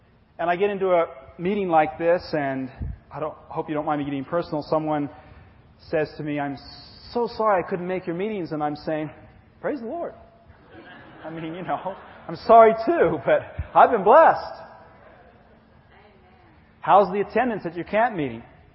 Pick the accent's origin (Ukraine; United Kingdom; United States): United Kingdom; England; I know I'm very stoic because I was raised in England.